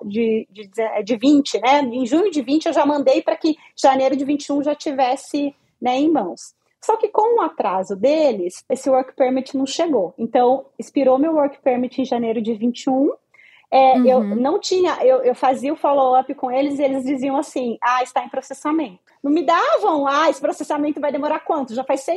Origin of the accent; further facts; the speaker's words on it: Brazil; moved away; quando eu vim do Brasil, eu já vim falando, quero fazer qualquer outra coisa da minha vida, menos trabalhar com direito.